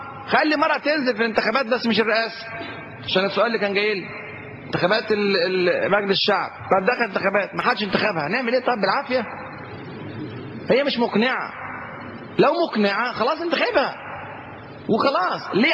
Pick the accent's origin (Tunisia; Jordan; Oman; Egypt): Egypt; عندنا في مصر، ترشح اللي يختاره الشعب